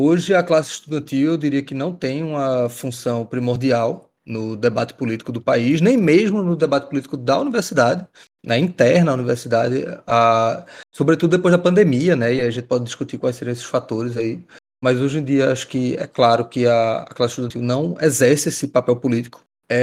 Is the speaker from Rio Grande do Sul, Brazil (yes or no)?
no; Recife, Pernambuco, Brazil; Sou aqui de Recife, professor do IFPE.